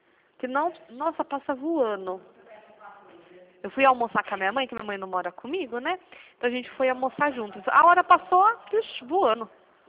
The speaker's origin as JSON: {"language": "Portuguese", "town": "Piracicaba", "region": "São Paulo", "country": "Brazil", "said": "Não, eu sou aqui de Piracicaba, interior de São Paulo. Queria eu morar no Guarujá."}